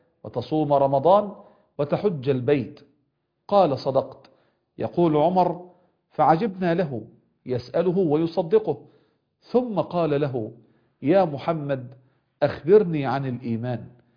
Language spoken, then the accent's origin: Arabic; Egypt; يعني كما يقال عندنا بلغتنا كمصريين: علمي علمك، الله أعلم.